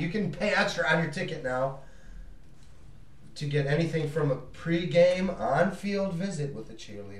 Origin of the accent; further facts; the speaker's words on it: Detroit, Michigan, United States; I'm from Detroit. When the Tigers won a fucking World Series, we tipped over cop cars and set shit on fire. Because I'm from Detroit.